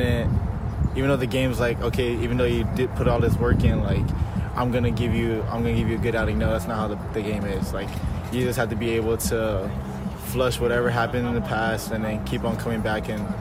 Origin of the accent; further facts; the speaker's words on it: Los Angeles, California, United States; I'm from California, Los Angeles. Like, we have no areas to do that.